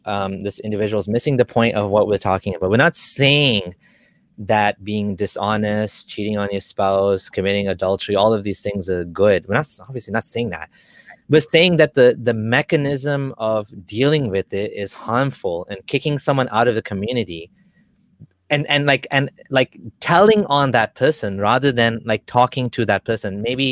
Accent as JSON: {"language": "English", "country": "Kenya", "tie": "born or raised there", "lives_now": "Canada", "said": "I grew up in Kenya and I came to Canada"}